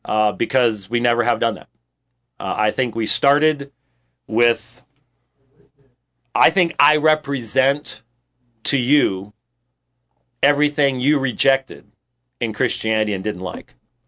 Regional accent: Scotland, United Kingdom; I'm Scottish. And we just sort of take pride in that.

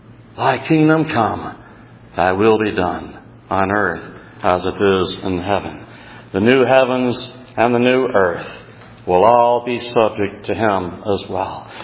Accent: Texas, United States; I'm from Texas, I don't even have an accent. Y'all have an accent.

